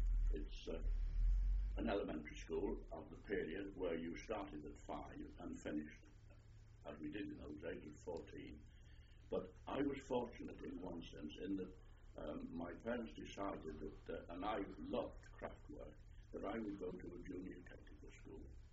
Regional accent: Garston, North West England, United Kingdom; born there; I was born in Glaston, just to the south of Liverpool, about 7 miles down the river on the north bank.

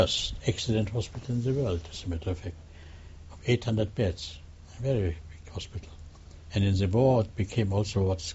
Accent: Chorzów, Silesian Voivodeship, Poland; This was an accident hospital in my hometown, in what in that time called Königswitte. Later it became Polish. It's called now Chorzów.

